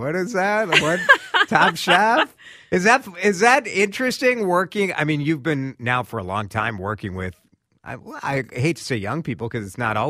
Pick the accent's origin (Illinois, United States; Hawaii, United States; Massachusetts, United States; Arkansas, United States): Illinois, United States; Chicago; I grew up in the Chicago area. This is very close to my heart.